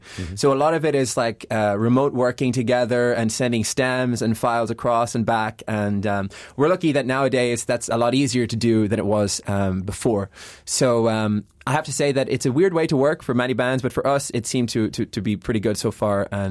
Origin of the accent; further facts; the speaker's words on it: Ireland; now in Luxembourg; Yes, so I'm Irish. I've been here in Luxembourg for 5 years